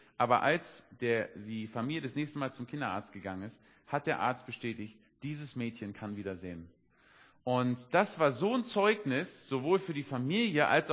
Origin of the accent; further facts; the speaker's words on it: Berlin, Germany; Ich war 19 oder 20 Jahre alt, als Berliner Stadtjunge, so richtig im Dschungel.